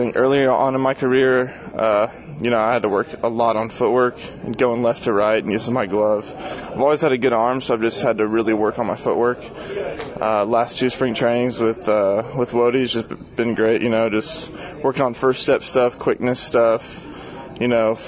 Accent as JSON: {"language": "English", "town": "Stillwater", "region": "Oklahoma", "country": "United States", "tie": "born or raised there", "also_born_or_lived": "Oregon / Arizona / Washington / North Carolina", "said": "I like to say I'm from Oklahoma, Stillwater, Oklahoma, just because I lived there from fifth grade to junior year in high school when he was at Oklahoma State, so that's where I like to call home."}